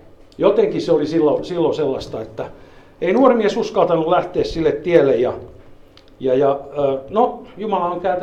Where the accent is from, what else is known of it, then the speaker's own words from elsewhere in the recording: Helsinki, Uusimaa, Finland; kun me muutettiin sieltä Helsingistä, syvältä Kruununhaasta pois, niin ei vielä päästy kyllä Kehä Kolmosen ulkopuolelle, mutta sisäpuolelle, kun se oli maaseutuu siihen aikaan 60-luvun alkupuolella.